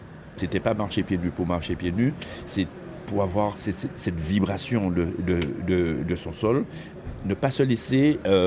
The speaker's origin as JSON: {"language": "French", "region": "Martinique", "country": "France", "said": "Je suis Martiniquais français, mais je suis Martiniquais. C'est ma région, c'est comme le Corse, comme le Breton."}